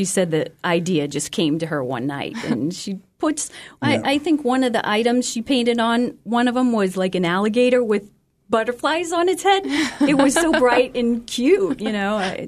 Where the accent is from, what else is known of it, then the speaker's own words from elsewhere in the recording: Maine, United States; I'm originally from Maine. I've been here since 2011.